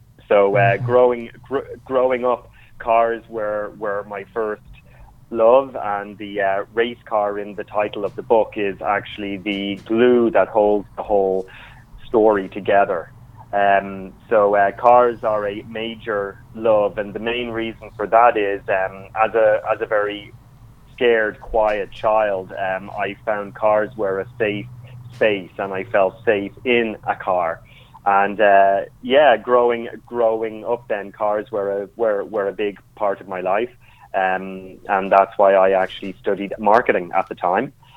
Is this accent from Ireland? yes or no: yes; Dublin, Leinster, Ireland; moved away as an adult; also born or lived in Vancouver; I'm born and bred in Dublin. It was my home city. I went to school here. I was educated here. At the age of around 32, I decided to go over to Vancouver